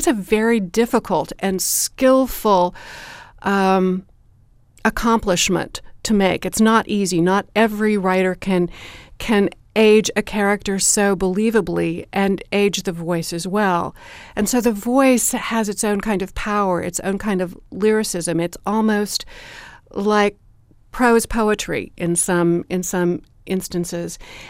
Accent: Missouri, United States; As you mentioned before, I grew up in the Missouri Ozarks. I was about 40 minutes away from Rocky Ridge Farm

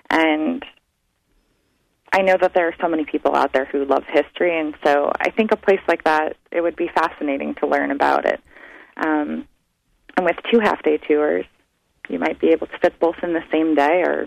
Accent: New York, United States; Oh, I'm from New York, but actually I seem to not have a New York accent or a Bar Harbor accent.

